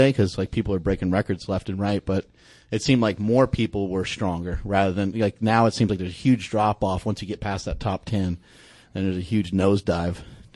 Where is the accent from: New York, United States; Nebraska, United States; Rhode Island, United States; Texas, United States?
New York, United States; Poughkeepsie; I'm from Poughkeepsie, so that would take up the front and the back.